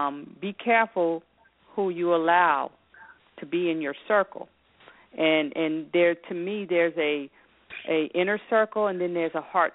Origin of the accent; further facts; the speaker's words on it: New York, United States; He and his family lived next door to us when we were growing up in New York, and his mom and my dad actually went to high school together.